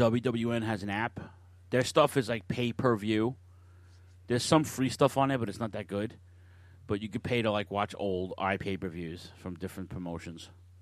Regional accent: New York, United States; That's why we're from New York, people. That's what we do.

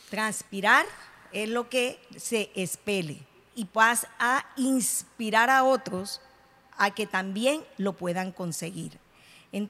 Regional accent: Colombia; Los embajadores de Colombia en otros países representan nuestra nación.

